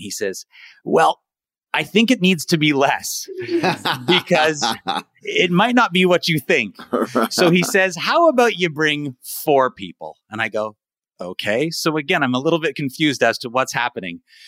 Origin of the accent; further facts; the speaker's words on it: Ontario, Canada; now in Ho Chi Minh City, Vietnam; I am from Toronto, but to be more specific, because so many Torontonians say they're from Toronto, I'm actually from the city Bar